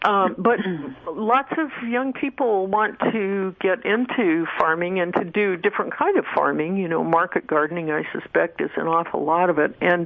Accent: Phoenix, Arizona, United States; I met one from my hometown of Phoenix

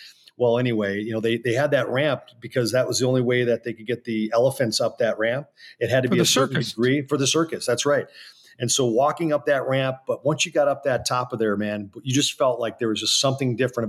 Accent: Minnesota, United States; And think of these bands that we grew up listening to in Minnesota.

